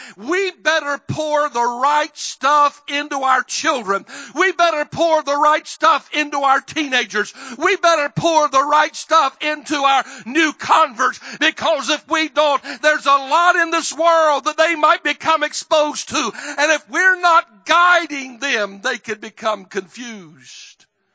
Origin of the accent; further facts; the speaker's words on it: the South, United States; I grew up in the South, in the Bible Belt. The deeper in the Bible Belt you get, the meaner them church fights get, buddy.